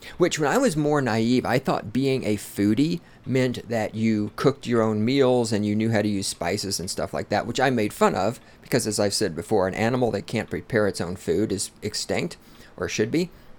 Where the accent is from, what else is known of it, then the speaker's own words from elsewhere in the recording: the South, United States; Okay, number one, I am from the South. The South is a different culture from other places in the United States.